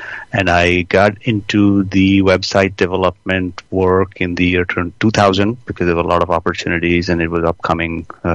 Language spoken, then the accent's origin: English; India; I am originally from India. And I went to school in India, and I studied at the Indian Institute of Technology